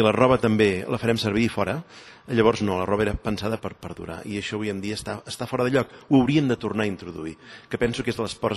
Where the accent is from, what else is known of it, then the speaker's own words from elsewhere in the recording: Catalonia, Spain; com a catalans, com a pallaresos, com a vallfosquins